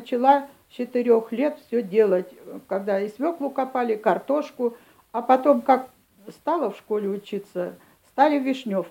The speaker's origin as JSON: {"language": "Russian", "town": "Belovo", "region": "Kemerovo Oblast", "country": "Russia", "tie": "born or raised there", "said": "Город Белово, 1937 года, 13 мая."}